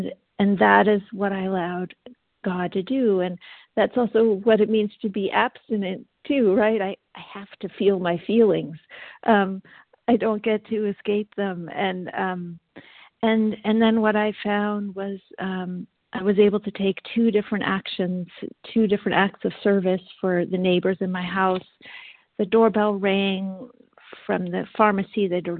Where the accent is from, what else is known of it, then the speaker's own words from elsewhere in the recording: United States; I'm American, so I say these things.